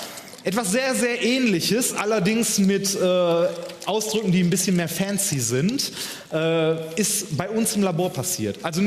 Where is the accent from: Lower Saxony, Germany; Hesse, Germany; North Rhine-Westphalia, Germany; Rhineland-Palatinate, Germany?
North Rhine-Westphalia, Germany; wir kommen aus dem Ruhrgebiet.